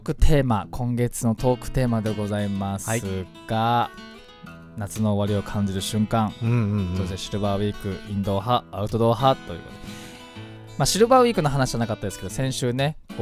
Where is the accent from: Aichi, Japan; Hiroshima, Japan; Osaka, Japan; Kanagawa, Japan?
Kanagawa, Japan; Fujisawa; 藤沢出身の俳優タレントとして活動する